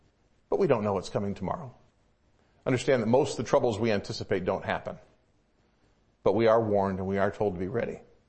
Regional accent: Detroit, Michigan, United States; That's not at all uncommon when I was growing up in the Detroit area.

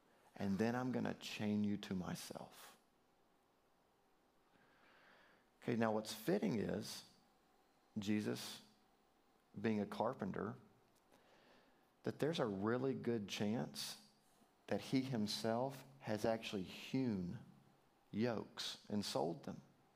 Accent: Alabama, United States; I'm from Alabama, he's from Oklahoma. It's not like these are the educational centers of the country.

